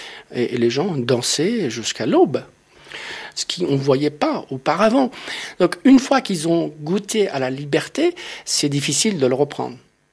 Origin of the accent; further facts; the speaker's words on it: Iran; moved away; J'ai quitté l'Iran, mais l'Iran m'a jamais quitté.